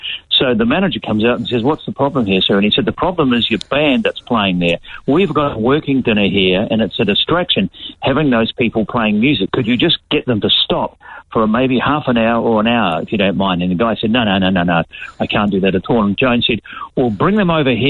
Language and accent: English; Lower Hutt, Wellington, New Zealand; I lived in Lower Hutt. I grew up in Lower Hutt